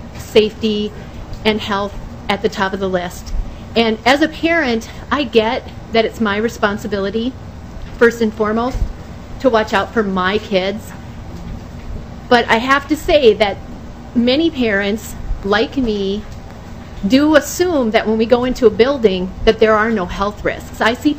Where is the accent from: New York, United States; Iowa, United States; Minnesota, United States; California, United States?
Minnesota, United States; North Branch; I'm from St. Paul, Minnesota. I grew up in North Branch, Chisago County, and for the last many, many years, Como Park area.